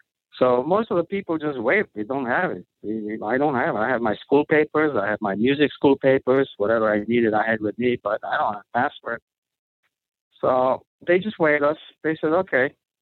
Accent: Košice, Košice Region, Slovakia; English is a second language; moved away as an adult; So I took a train home. It's an overnight train home to my hometown of, it's called Košice, which is like one of the most eastern towns in Slovakia.

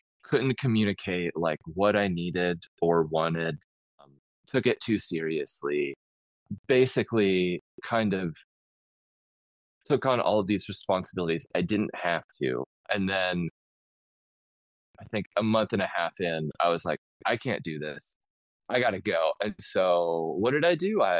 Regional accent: Midwest, United States; But growing up in the Midwest, felt like I ate my body weight in like queso dip at restaurants.

